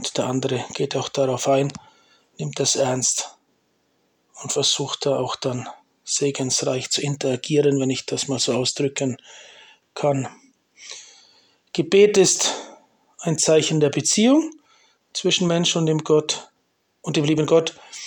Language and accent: German; Liechtenstein; Wir haben bei uns in Liechtenstein den Fürsten, der hat eine ganz schöne Burg, ein Schloss oberhalb von Vaduz.